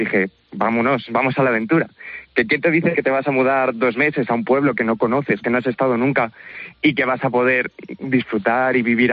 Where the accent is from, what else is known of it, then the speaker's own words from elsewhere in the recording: Alcalá de Henares, Community of Madrid, Spain; Yo nací y estudié en Alcalá de Henares y nunca he tenido pueblo como tal.